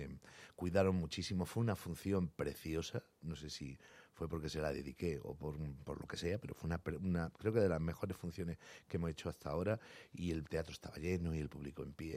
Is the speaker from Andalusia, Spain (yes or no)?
yes; Andalusia, Spain; Somos cuatro de la compañía, somos seis actores, cuatro somos andaluces.